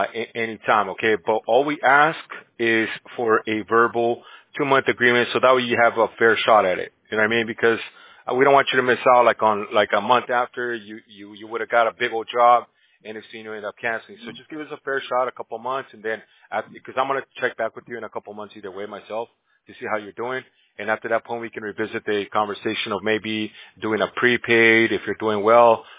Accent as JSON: {"language": "English", "country": "Bolivia", "first_language": "Spanish", "second_language": "English", "lives_now": "United States", "said": "So I'm from Bolivia, man, so I speak Spanish too, but I got an accent, though."}